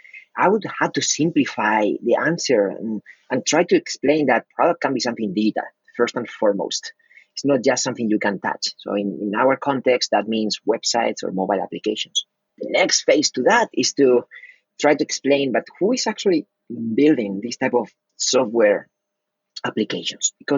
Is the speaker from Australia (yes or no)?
no; Spain; I'm originally from Spain.